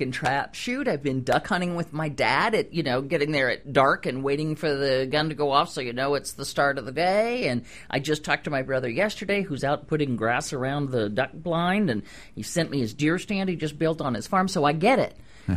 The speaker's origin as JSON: {"language": "English", "region": "Missouri", "country": "United States", "tie": "born or raised there", "said": "My family is a bunch of hunters. I mean, we grew up in the Midwest. It was Missouri."}